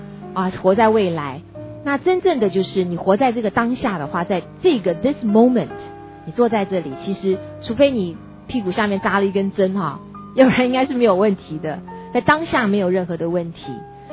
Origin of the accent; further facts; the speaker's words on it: Taiwan; now in United States; 那比方说吧，我们从台湾来的我喜欢吃欧阿米耍，对不对？我到了美国之后就很想念欧阿米耍